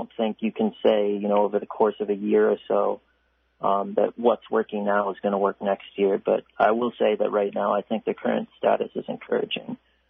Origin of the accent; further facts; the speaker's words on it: Bethel, United States; growing up in Bethel, that we're not represented